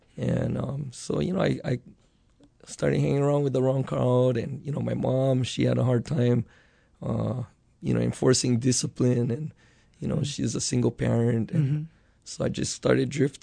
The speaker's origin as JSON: {"language": "English", "town": "Honolulu", "region": "Hawaii", "country": "United States", "tie": "born or raised there", "said": "I grew up in mostly around Kaimuki and the Moilili, Makali area. I lived in Kaimuki area."}